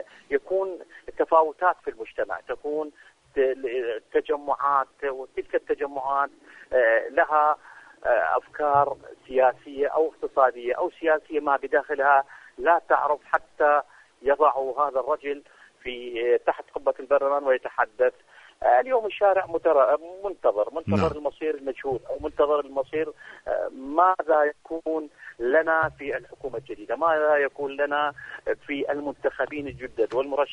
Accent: Iraq; هذه الوطنية المزيفة لا نريدها كشعب عراقي.

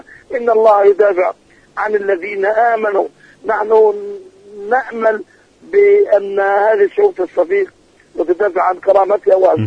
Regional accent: Palestine; ماذا نفعل نحن كشعب فلسطيني؟

